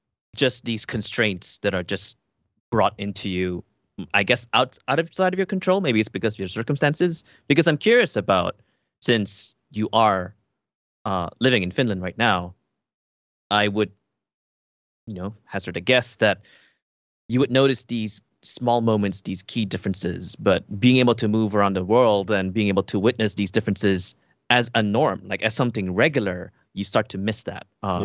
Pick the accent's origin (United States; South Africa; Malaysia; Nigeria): Malaysia; moved away; Like I'm Malaysian, but I only just came back to Malaysia like 4 years ago.